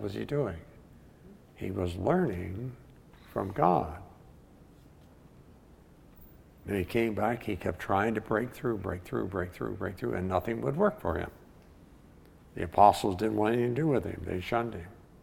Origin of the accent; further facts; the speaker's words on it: West Virginia, United States; moved away as an adult; Hey, I'm from West Virginia. I say that because sometimes people forget it. They think that I'm native Buckeye. Nope. I left the beautiful rolling hills of West Virginia and came west to meet my bride